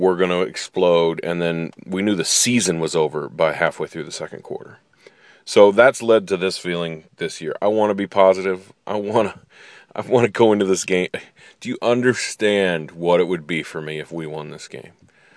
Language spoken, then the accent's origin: English; Illinois, United States; Well, I grew up in Illinois, but 29 miles from the Arch, and let's just say the Missouri game's a big deal.